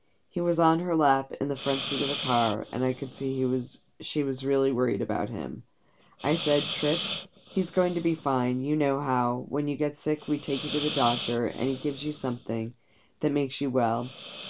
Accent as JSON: {"language": "English", "town": "West Orange", "region": "New Jersey", "country": "United States", "tie": "born or raised there", "said": "When I was growing up in West Orange, New Jersey, we had a series of black labs"}